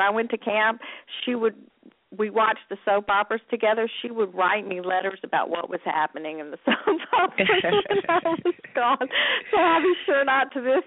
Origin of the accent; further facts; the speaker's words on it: Birmingham, United States; I have a close friend I grew up with in Birmingham